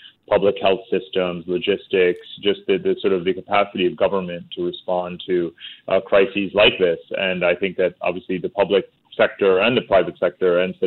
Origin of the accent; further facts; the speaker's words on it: New York, United States; As you probably know, I grew up in New York